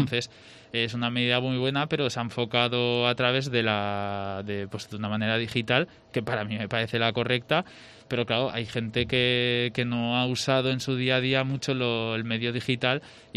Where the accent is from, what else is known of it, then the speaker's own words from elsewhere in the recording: Jaca, Aragon, Spain; also born or lived in France; soy de Jaca, llevo toda la vida aquí. Aunque, pues bueno, he estado entre los años que estuve jugando en Francia profesionalmente